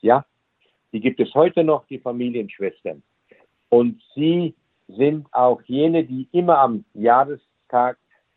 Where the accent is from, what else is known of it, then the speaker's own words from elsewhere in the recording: Rhineland-Palatinate, Germany; now in Munich, Germany; Ich komme nicht aus dieser Gegend, ich komme aus der Trierer Gegend. Da bin ich zu Hause bei Luxemburg, ja. Und seit 2005 bin ich nun hier in München tätig